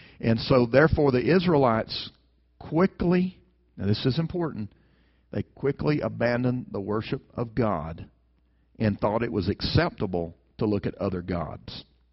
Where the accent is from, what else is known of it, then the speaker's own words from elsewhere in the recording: Alabama, United States; I grew up in Alabama where it is hot.